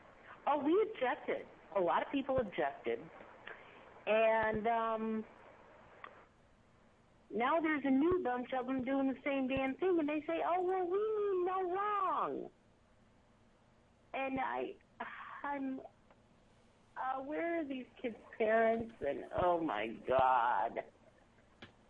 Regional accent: Niles, Michigan, United States; I think it was the Niles, Michigan paper, which is actually my hometown

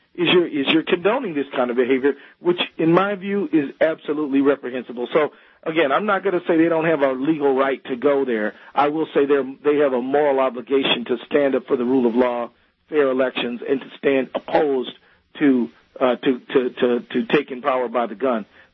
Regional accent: United States; I'm an American who cares about my country

